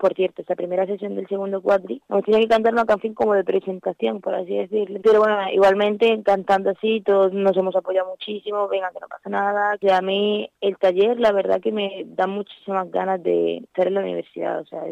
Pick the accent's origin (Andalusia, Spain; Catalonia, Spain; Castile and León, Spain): Andalusia, Spain; Jaén; now in Elche, Spain; porque yo en Elche no tengo prácticamente nada, yo soy de Jaén.